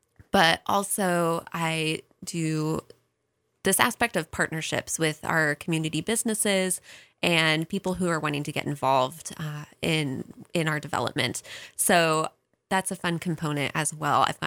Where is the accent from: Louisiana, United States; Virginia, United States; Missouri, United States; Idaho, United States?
Idaho, United States; Coeur d'Alene; We're from Coeur d'Alene